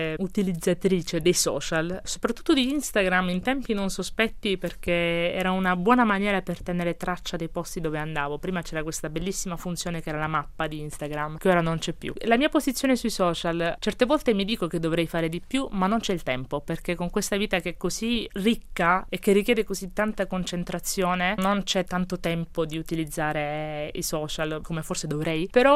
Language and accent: Italian; Lecce, Apulia, Italy; anche per me come salentino. Io sono cresciuta in Salento, ho avuto la fortuna di crescere a Lecce per tanti anni